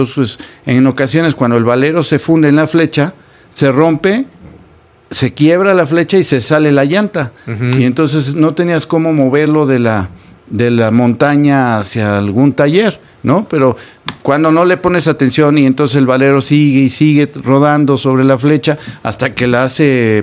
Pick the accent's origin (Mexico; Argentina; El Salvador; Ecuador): Mexico; como buenos mexicanos, luego escuchamos ruido.